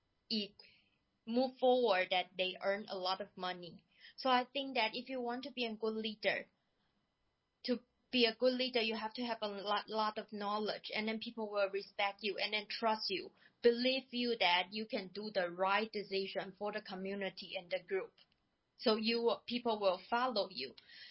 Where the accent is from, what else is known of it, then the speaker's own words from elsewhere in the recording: Taiwan; English is a second language; I come from Taiwan